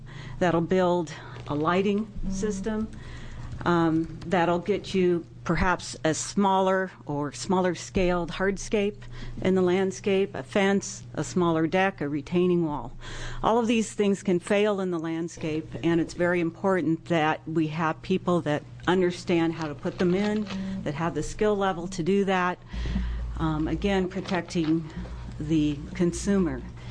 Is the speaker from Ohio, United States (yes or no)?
no; North Plains, Oregon, United States; I'm from North Plains, Oregon.